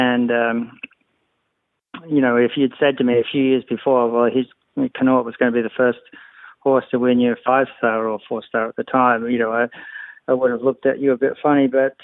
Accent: Australia; growing up in Australia. And I still feel, you know, that I am an Australian person.

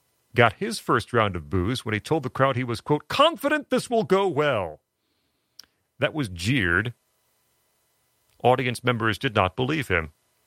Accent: Chicago, Illinois, United States; now in Hillsdale, United States; having been born and bred in the Chicago area, up here in Michigan for nearly 8 years now, in fact, and here at Hillsdale College, where I teach.

